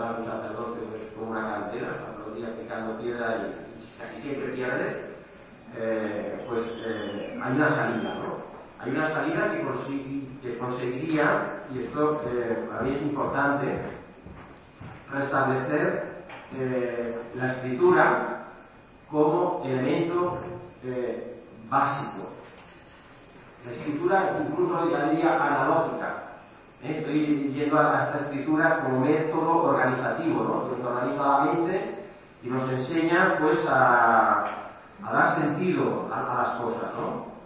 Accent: Catalonia, Spain; Y yo soy catalán

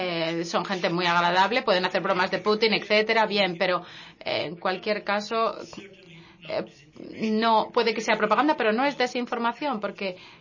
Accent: France; soy de Francia

